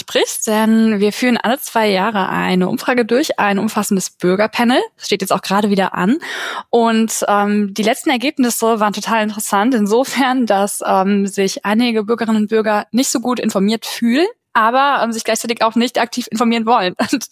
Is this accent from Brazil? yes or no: no; Vilsen, Rhineland-Palatinate, Germany; also born or lived in Koblenz; ganz ursprünglich vom Mittelrhein, von Vilsen, ein ganz kleines Dorf mit 600 Einwohnern, also Weinregion durch und durch. Dann hat es mich ein bisschen den Rhein hoch verschlagen nach Koblenz. Jetzt wohne ich an sogar gleich 2 Weinanbaugebieten.